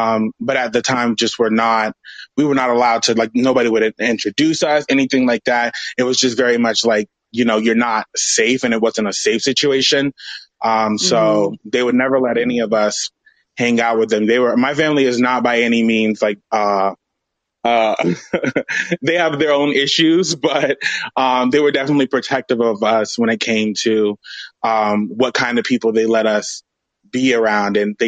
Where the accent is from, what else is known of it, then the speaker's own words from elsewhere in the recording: Miami, Florida, United States; I have a lot of uncles who are like music producers and like in the Miami scene. I'm from Miami.